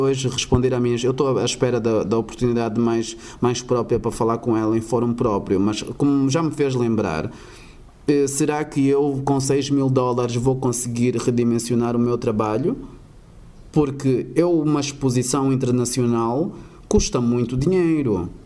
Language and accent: Portuguese; Angola; como angolanos, como africanos que somos